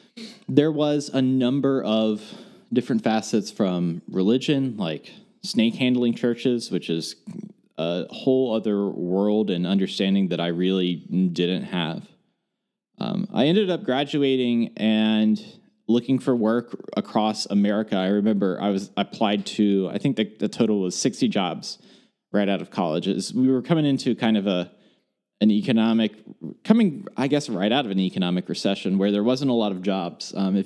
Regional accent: Bluefield, Virginia, United States; I was born technically in West Virginia. I grew up in this town called Bluefield, which essentially is split by a state line.

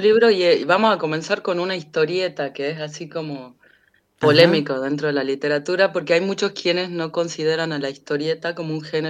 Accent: Argentina; Para nuestra identidad como argentinos, digamos.

